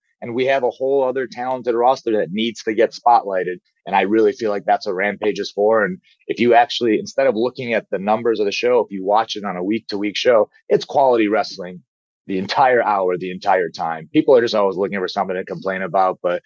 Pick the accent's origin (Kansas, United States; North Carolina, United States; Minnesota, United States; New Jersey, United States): Minnesota, United States; Minneapolis; now in Las Vegas, United States; So I recently moved to Las Vegas, Nevada. And I told them, I said, hey, I'm from Las Vegas now. No more. Because obviously just saying I'm from Minneapolis is going to get a reaction.